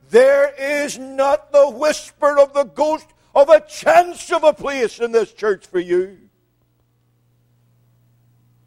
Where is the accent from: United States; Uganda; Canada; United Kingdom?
United Kingdom; Northern Ireland; One of the great advantages that I had as a young Christian growing up in the Free Church in Northern Ireland was that in those days there was a constant emphasis in preaching